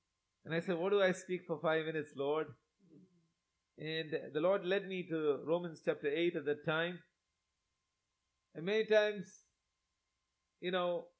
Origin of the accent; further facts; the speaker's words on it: India; And I come as a missionary from India to challenge you this morning.